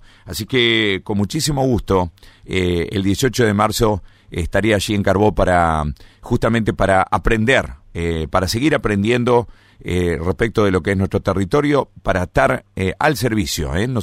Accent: Gualeguaychú, Entre Ríos, Argentina; nosotros que somos justamente de la zona, que somos nacidos y criados en Gualeguaychú

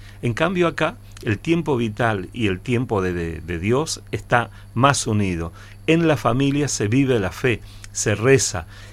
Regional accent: Lanús, Buenos Aires Province, Argentina; Inmediatamente vengo desde Lanús, Buenos Aires, Buenos Aires, de la localidad de Lanús.

